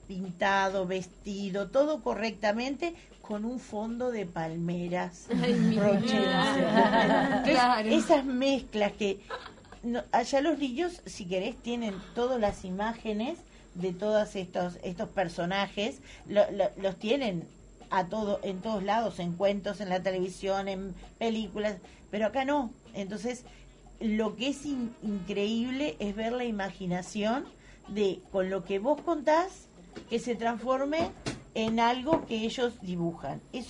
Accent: Uruguay; yo soy uruguaya, y nosotros somos uruguayos, y miramos al norte, si querés, porque está nuestra patria, nuestra madre patria, el País Vasco, pero nosotros somos

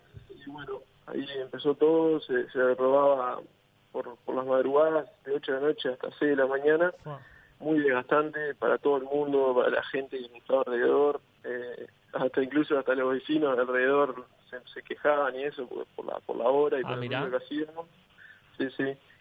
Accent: Uruguay; soy de Uruguay

